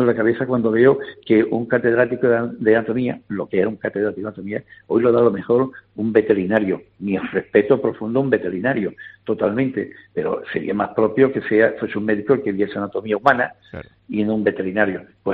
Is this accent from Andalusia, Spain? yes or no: yes; Huelva, Andalusia, Spain; yo soy de Huelva, defiendo a Huelva a capa y espada